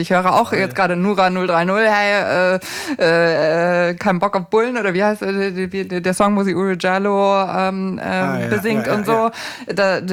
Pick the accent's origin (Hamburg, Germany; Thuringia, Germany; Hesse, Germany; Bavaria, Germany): Bavaria, Germany; da, wo ich herkomme, das rassistische Niederbayern, Oberbayern-Grenze